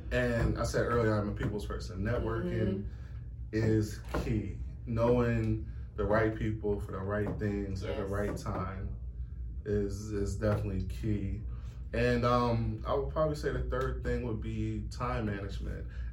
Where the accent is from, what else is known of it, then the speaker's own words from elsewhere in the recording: Philadelphia, Pennsylvania, United States; I grew up in Philly. Every time I go home